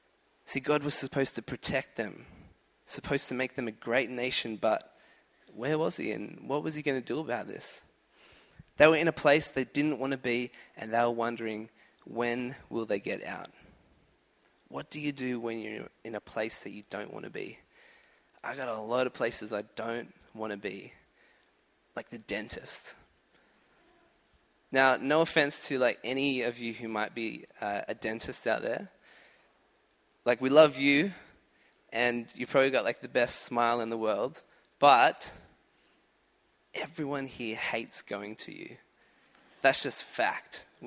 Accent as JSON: {"language": "English", "country": "Australia", "said": "We're Australian and we love Australia because it's our home. It's what we know. It's what we love."}